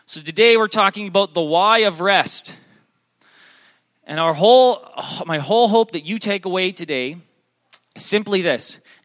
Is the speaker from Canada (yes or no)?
yes; Canada; we said, hey, we're traveling, we're from Canada.